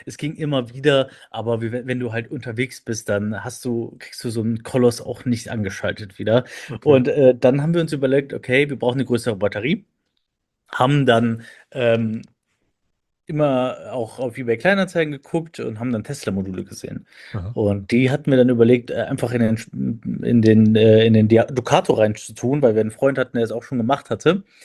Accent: Köln, North Rhine-Westphalia, Germany; now in Aachen, Germany; ich bin eine Kölsche Jung, aus Köln gebürtig, dann nach Aachen gezogen für mein Studium an der RWTH Aachen, Wirtschaftsingenieur und Maschinenbau studiert

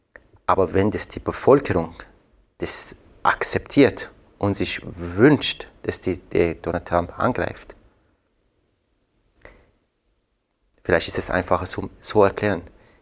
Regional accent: Iran; German is a second language; jetzt bin ich vor Iran und ich bitte, dass alle am Freitag vorbeikommen und es zuhören, was passiert in meinem Heimatland.

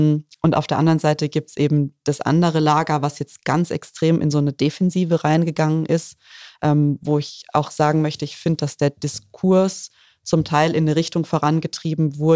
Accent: Rhineland-Palatinate, Germany; wir sind Pfälzer

